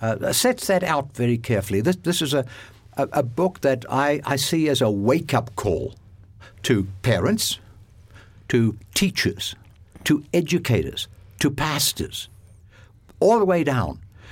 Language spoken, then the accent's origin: English; South Africa; when I was growing up in South Africa